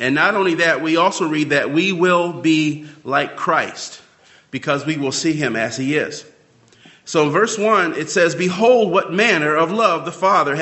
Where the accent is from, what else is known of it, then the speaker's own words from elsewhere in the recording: Baltimore, Maryland, United States; Deb and I, we were raised in West Baltimore.